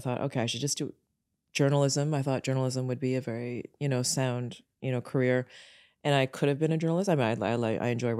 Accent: Kitchener, Ontario, Canada; also born or lived in Sudbury / Toronto; I was born in Canada, and I was born in a very small town called Sudbury, north of Toronto. Our family moved away from Sudbury to Kitchener, and I grew up in Kitchener up until grade 6, and then we moved to the suburbs of Toronto.

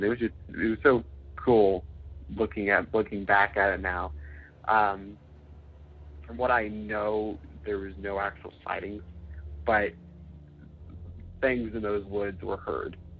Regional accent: Tulsa, Oklahoma, United States; I'm from Tulsa, Oklahoma. And this story starts actually in Owosso, Oklahoma.

